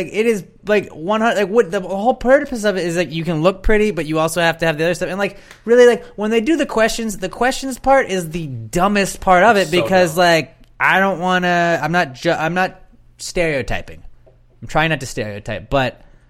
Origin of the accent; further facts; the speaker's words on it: Houston, Texas, United States; So represent, H-Town. Represent. I've never been a bigger fan anybody in my hometown than I am right now of Jizya Shorts.